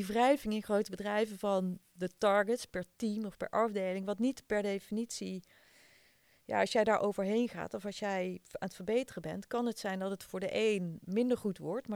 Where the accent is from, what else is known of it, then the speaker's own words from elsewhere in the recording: Netherlands; Als Nederlander in de Spaanse cultuur is best een uitdaging.